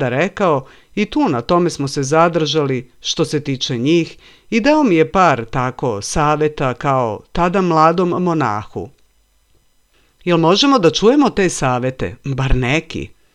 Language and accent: Serbian; Peć, Peja District, Kosovo; rekao sam mu da sam rodom iz Metohije, iz Pećkog kraja.